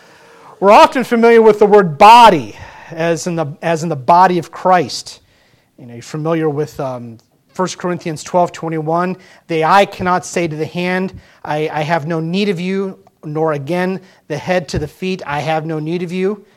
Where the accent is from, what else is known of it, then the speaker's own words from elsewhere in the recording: Gibsonton, Florida, United States; The church that I grew up in Gibsonton, Florida, carnival capital of the world, I called my pastor Brother Mac.